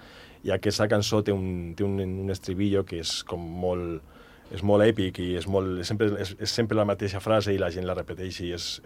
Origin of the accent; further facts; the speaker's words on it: Albacete, Castilla-La Mancha, Spain; now in Andorra; ell i jo som d'Albacete, del sud d'Espanya